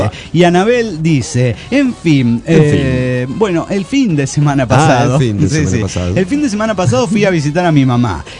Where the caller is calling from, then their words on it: Trelew, Chubut, Argentina; de Trelew, Argentina.